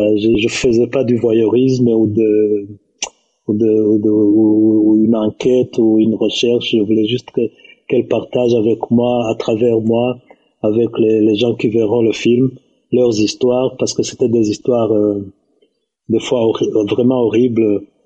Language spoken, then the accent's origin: French; Burundi; Je viens du Burundi, donc pour les gens de ma génération, on peut dire old school